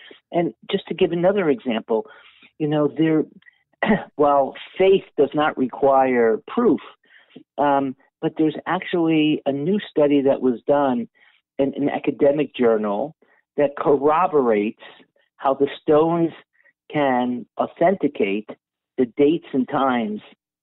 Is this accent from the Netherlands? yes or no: yes; Netherlands; but I grew up in Holland